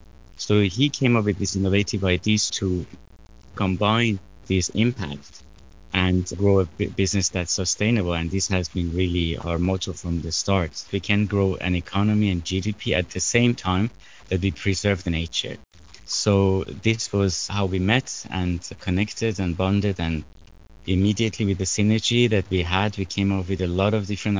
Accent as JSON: {"language": "English", "town": "Tehran", "region": "Tehran Province", "country": "Iran", "said": "I'm originally a caged animal, so I come from Tehran and from this metropole of concrete."}